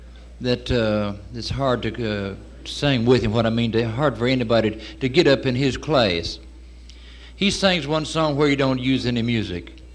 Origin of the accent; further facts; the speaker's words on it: South Carolina, United States; We're from South Carolina.